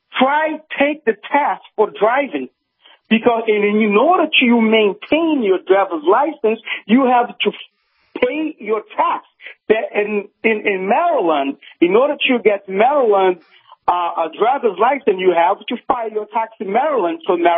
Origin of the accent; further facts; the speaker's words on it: Brazil; I'm originally from Brazil.